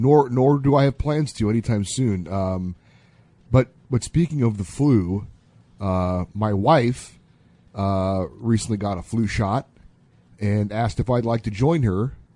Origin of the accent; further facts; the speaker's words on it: California, United States; also born or lived in Hawaii; look, I was born in Hawaii and raised in California